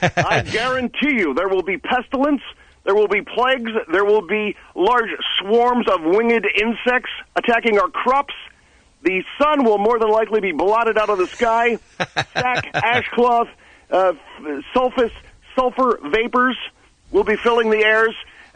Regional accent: United States; Because CBS has declared war on America, and I'm an American.

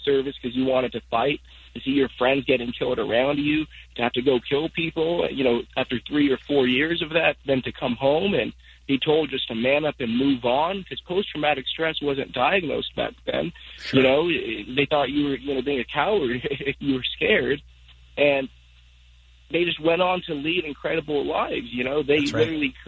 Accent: Agoura Hills, California, United States; Agoura Hills, California.

